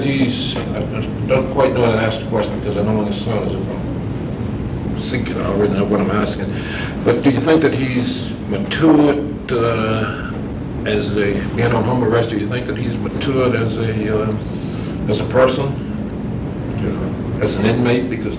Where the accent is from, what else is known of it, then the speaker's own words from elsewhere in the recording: Georgia, United States; born there; I'm from Georgia by birth.